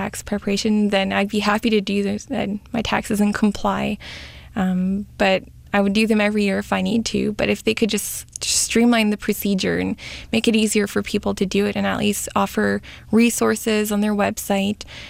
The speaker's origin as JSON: {"language": "English", "country": "Canada", "tie": "born there", "said": "I was born in Canada, never lived in the United States."}